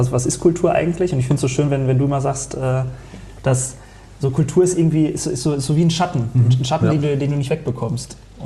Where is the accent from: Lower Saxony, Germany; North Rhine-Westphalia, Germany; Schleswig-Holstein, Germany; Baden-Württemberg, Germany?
North Rhine-Westphalia, Germany; Detmold; also born or lived in Lemgo; ich bin am Fuße des Hermannsdenkmals aufgewachsen. Und genau, also meine Heimat ist Detmold, bin in Lemgo geboren.